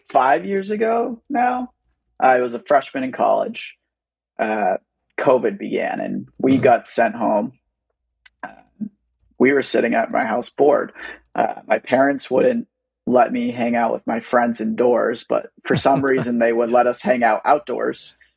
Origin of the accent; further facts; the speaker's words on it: Franklin, United States; So instead of just posting in Franklin, my hometown, I was posting in any town I was willing to travel to.